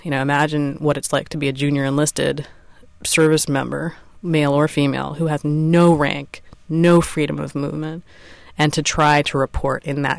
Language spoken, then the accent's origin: English; New York, United States; I think as a young woman growing up in New York, I was pretty street smart